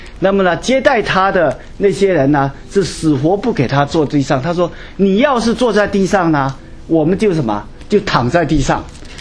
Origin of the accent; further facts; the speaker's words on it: China; 我们中国人啊，对顺服这个字哈，我们一听这个字，大家都以为我们明白顺服是什么意思